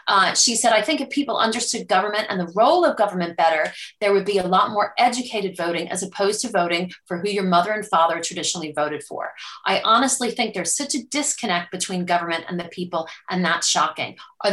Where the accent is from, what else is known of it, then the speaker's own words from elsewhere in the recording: United States; accent: American; now in Ireland; Okay, so you hear my American accent, like I'm a foreigner. So my parents are Irish, but I've been in Ireland for 26 years.